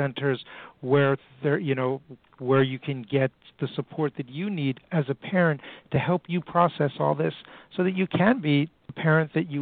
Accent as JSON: {"language": "English", "town": "New York City", "region": "New York", "country": "United States", "said": "I'm from New York City here"}